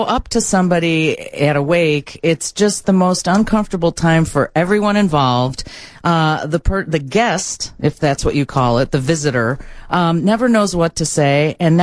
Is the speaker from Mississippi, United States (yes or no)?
no; Brookfield, Illinois, United States; But it just seemed in our neck of the woods when I was growing up. I grew up in Brookfield, but the Riverside Catholics were partiers and great looking.